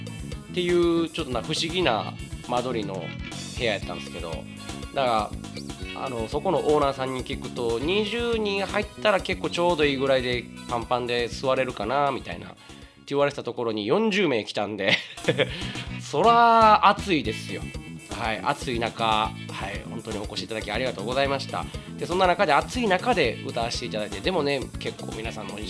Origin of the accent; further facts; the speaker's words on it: Kobe, Hyogo, Japan; now in Amagasaki, Japan; 僕神戸やねんって言っても絶対嘘やんって言われるんですよね。